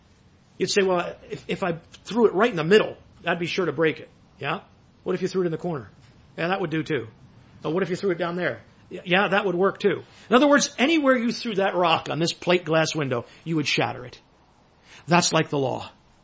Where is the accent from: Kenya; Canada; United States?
Canada; I came from Canada, traveled on a plane to come here to have these meetings